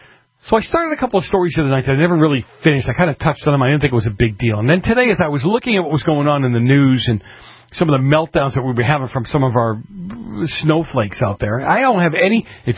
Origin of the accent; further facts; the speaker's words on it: Boston, Massachusetts, United States; And John from oh my God, John from Boston, my hometown, Boston.